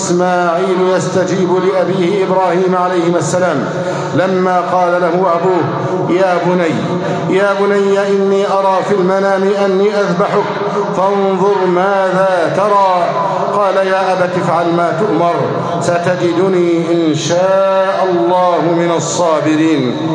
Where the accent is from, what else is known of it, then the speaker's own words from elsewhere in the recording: Egypt; اللهم احفظ بلدنا مصر أمناً أماناً، صفاءً ورخاءً، وسائر بلاد المسلمين.